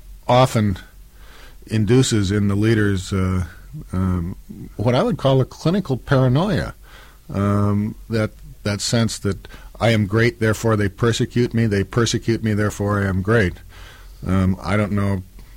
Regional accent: Montana, United States; I would mention a southern, since I'm from Montana, the frigid part of the soul.

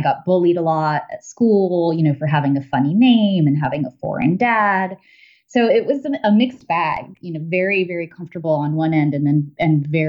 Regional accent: New York, United States; I grew up on the Upper East Side, so uh-huh. not too far from Central Park

